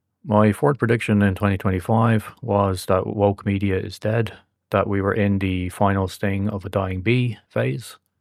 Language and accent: English; Ireland; I also predicted that Ireland, which is my home country, would be impacted